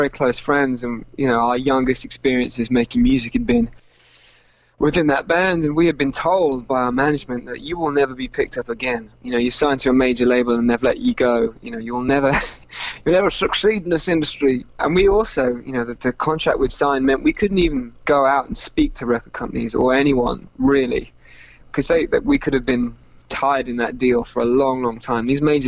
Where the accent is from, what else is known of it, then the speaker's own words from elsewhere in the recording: East of England, United Kingdom; where I grew up in Norfolk in England.